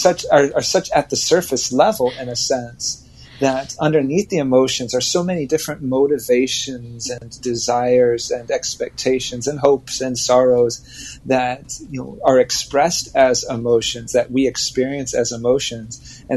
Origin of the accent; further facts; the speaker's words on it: Santa Monica, California, United States; also born or lived in Los Angeles; all of my siblings, we grew up in Santa Monica and Los Angeles. And so we our heart is there